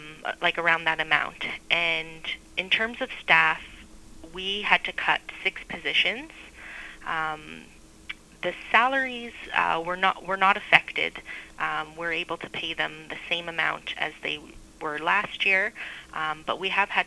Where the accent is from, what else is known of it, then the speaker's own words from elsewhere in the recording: Toronto, Ontario, Canada; now in Windsor, Canada; Well, I'm originally from Toronto